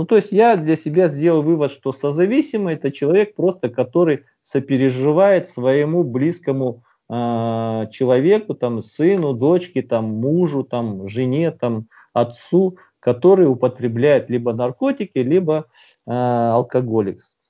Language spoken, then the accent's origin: Russian; Dzhambul, Jambyl Region, Kazakhstan; now in Tomsk, Russia; Я живу в городе Томск, это Сибирь. Сам я родом из Казахстана, из маленького города Джамбул.